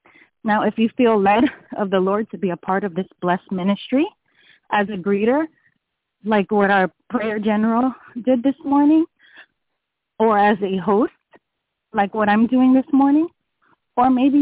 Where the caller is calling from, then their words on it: Snellville, Georgia, United States; I'm calling from Snellville, Georgia.